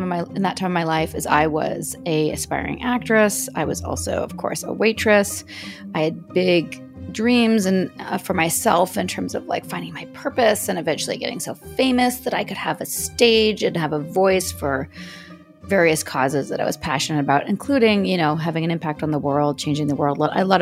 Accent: Vancouver, British Columbia, Canada; now in Atlanta, United States; I'm from Vancouver, Canada originally. I now live in Atlanta, Georgia.

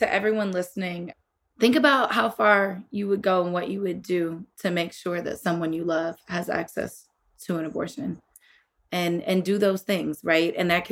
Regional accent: Illinois, United States; Like, in my home state of Illinois, where they changed the law, right?

